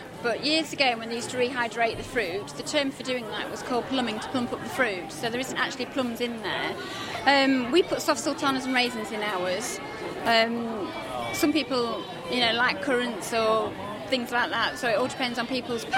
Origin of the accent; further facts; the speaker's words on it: Spilsby, East Midlands, United Kingdom; I'm from Moden's Lincolnship Unbred, and we're from Spilsby in Lincolnshire.